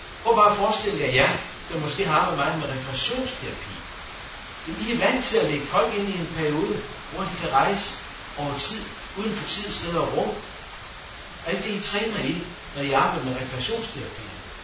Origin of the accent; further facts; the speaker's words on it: Aalborg, North Denmark Region, Denmark; den by, jeg kommer fra Aalborg